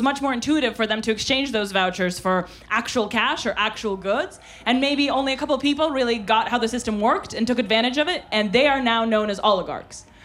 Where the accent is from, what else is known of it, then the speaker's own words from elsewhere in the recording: Russia; English is a second language; moved away; I'm originally from Russia, and I need to start every set like that because I know that they're listening. So I was born in Russia, but I haven't spent a lot of time there, as you can see by my accent.